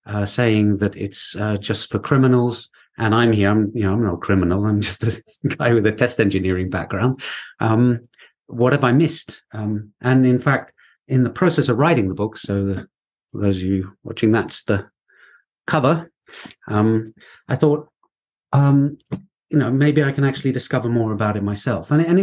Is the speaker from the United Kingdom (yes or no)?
yes; England, United Kingdom; now in Finland; I live in Finland, although I'm English